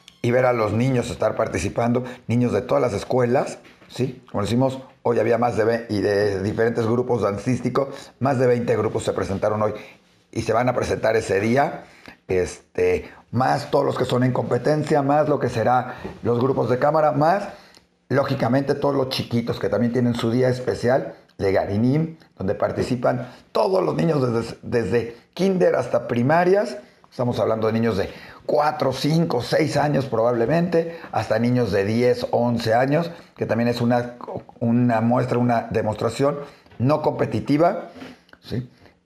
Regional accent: Mexico; con esa identidad judeo-mexicana, ¿sí? Somos mexicanos, somos judíos, somos ambos. Nos debemos a nuestro país, a México

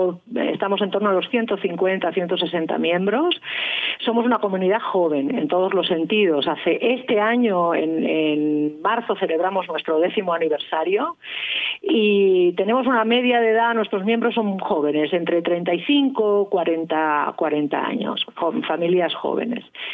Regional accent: Catalonia, Spain; La mayoría somos españoles, somos gente nacida en España, catalanes.

